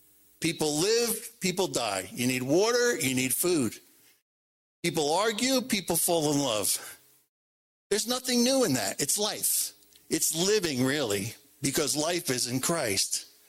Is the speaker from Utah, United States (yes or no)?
no; New Jersey, United States; now in New Mexico, United States; I'm from New Jersey. We live in New Mexico.